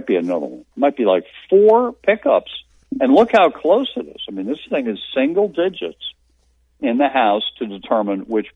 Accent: New York, United States; I'm from Nassau County, neighboring counties.

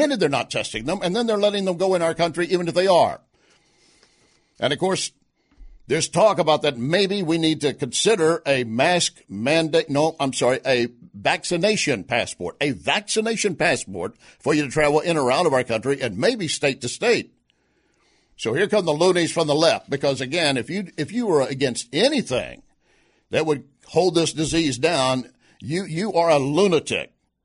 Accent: Texas, United States; I have a BS degree. I'm from Texas. I know it.

